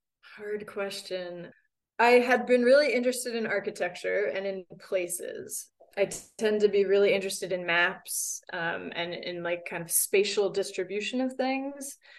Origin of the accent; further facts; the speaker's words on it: Pennsylvania, United States; I grew up outside of Philly. I went to a public high school, and I had this Latin teacher who started interspersing maps of ancient Rome